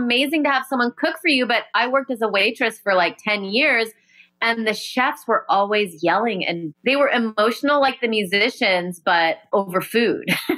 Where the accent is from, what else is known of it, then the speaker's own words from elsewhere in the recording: Rockford, Illinois, United States; And I grew up in Rockford, Illinois. So we would always like sneak to Chicago and go see bands.